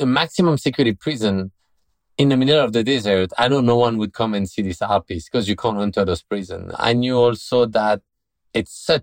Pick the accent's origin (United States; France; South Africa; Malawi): France; And I say, oh, I'm from France.